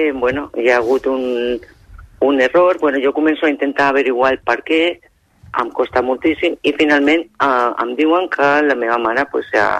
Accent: Barcelona, Catalonia, Spain; De Barcelona.

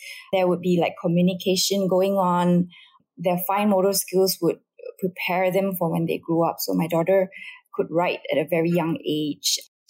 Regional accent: Malaysia; also born or lived in London, United Kingdom; it all started when my little family and I relocated back to Malaysia from London. We were there for a long time, for about 16, 17 years.

